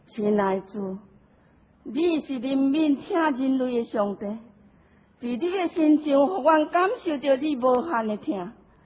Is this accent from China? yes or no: no; Taiwan; 在这个无公义的环境，我台湾人心真正沉重。